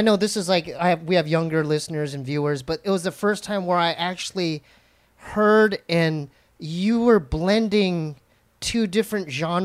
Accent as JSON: {"language": "English", "town": "Poway", "region": "California", "country": "United States", "said": "Oh, I'm from Poway. Like, I wrestled at Poway High School."}